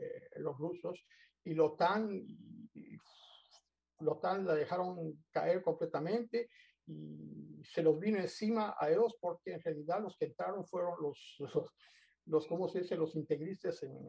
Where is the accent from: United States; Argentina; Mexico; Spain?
United States; la primera cosa que vino como norteamericano, como alguien que viene de la América